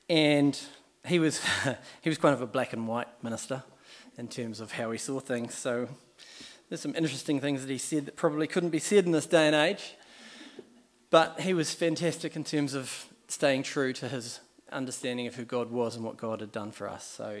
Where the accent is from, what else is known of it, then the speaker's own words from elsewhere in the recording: Dunedin, Otago, New Zealand; so I was born in Palmerston North Hospital. My three brothers were born in Dunedin Hospital, and when I was two, we travelled back to Dunedin